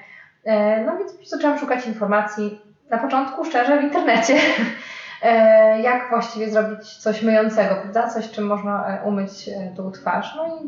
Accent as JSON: {"language": "Polish", "region": "Podlaskie Voivodeship", "country": "Poland", "said": "po prostu no, już mieliśmy dość tego dużego miasta, także stwierdziliśmy, że Podlasie i wróciliśmy w moje strony."}